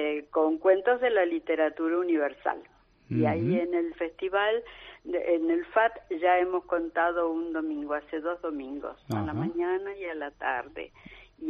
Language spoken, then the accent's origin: Spanish; Argentina; now in Almuñécar, Spain; yo vivo en Almuñécar, pero soy argentina.